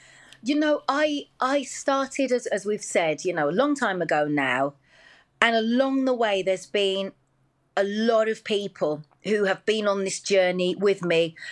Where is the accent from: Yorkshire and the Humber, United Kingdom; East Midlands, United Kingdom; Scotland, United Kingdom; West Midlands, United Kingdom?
West Midlands, United Kingdom; Wolverhampton; Yeah, I was just … from Wolverhampton.